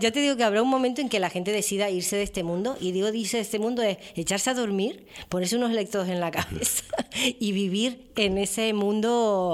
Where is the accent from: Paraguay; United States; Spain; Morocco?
Spain; Icod de los Vinos, Canary Islands; Hico de los Vinos, precioso pueblo, muy bonito. Siempre quería salir de allí